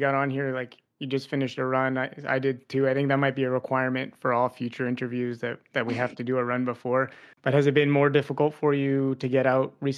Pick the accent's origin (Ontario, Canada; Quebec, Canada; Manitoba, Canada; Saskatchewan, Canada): Quebec, Canada; Montreal; So well, I'm from Montreal and this is a Montreal based podcast.